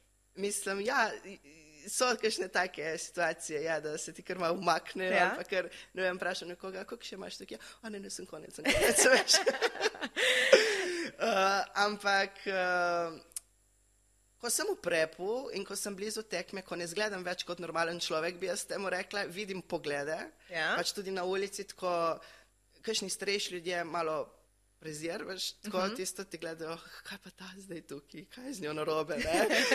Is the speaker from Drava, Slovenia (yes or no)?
no; Koper, Coastal–Karst, Slovenia; Ja, vsi smo iz Kopra, tako se kar dosti vidimo.